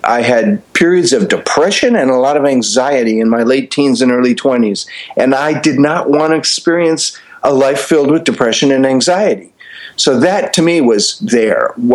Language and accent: English; Midwest, United States; Right, I grew up in the Midwest, and I was actually a theater major at the University of Minnesota